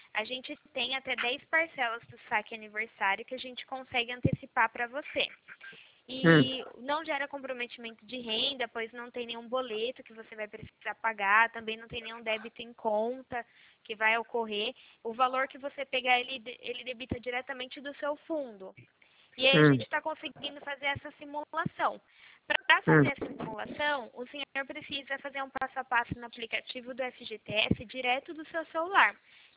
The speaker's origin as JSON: {"language": "Portuguese", "region": "São Paulo", "country": "Brazil", "said": "eu sou de São Paulo."}